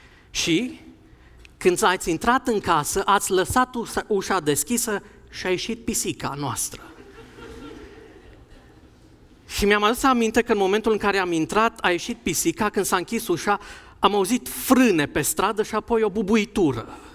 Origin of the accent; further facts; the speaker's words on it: Sibiu, Sibiu County, Romania; sunt sibian, locuiesc în Sibiu, dar fac naveta în Cluj.